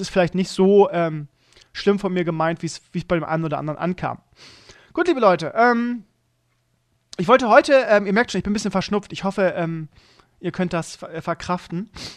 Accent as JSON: {"language": "German", "region": "Bremen", "country": "Germany", "said": "ich komme aus Gröpelingen in Bremen, das ist sowieso der Stadtteil mit der höchsten Ausländerrate"}